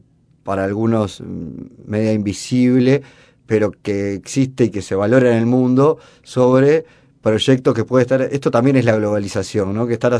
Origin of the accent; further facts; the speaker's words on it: Uruguay; Más allá del valor que como uruguayos les podamos dar